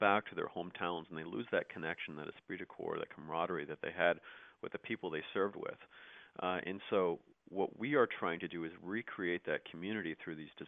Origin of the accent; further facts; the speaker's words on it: Chicago, Illinois, United States; also born or lived in Evanston; So I grew up in Chicago. I was born in Evanston, so not far away, a state over from here.